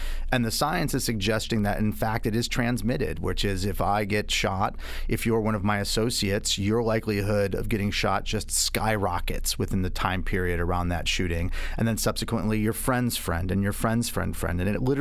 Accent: Chicago, Illinois, United States; I was born and raised and educated in Chicago in the 80s and 90s, and you couldn't escape the dialogue around gun violence and gun homicide in particular.

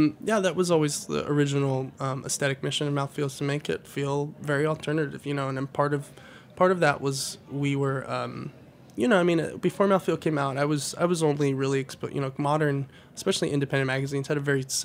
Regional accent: Nevada, United States; there was propaganda about Mexico growing up when I grew up in Nevada, and there was a lot of, I grew up around a lot of Mexican-American people

